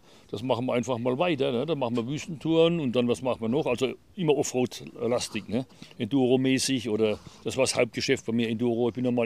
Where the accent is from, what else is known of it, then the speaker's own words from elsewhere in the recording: Weibstadt, Baden-Württemberg, Germany; born there; Geboren bin ich in Weibstadt.